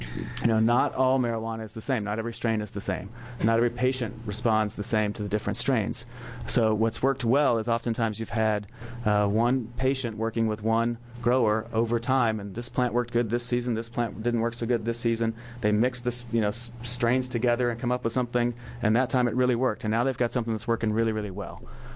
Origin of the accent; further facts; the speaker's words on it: Georgia, United States; I grew up in Georgia where we have Vidalia onions